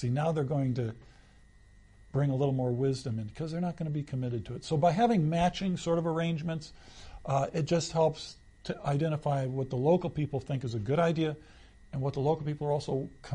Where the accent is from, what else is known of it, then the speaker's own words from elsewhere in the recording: United States; Now, as an American, this is what can happen.